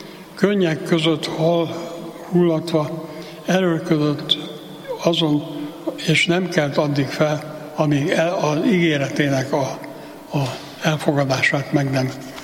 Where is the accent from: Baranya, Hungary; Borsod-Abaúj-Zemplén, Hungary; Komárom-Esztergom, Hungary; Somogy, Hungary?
Baranya, Hungary; Pécs; born there; Hadd említsem meg a saját szülővárosomnak, Pécsnek a székesegyházát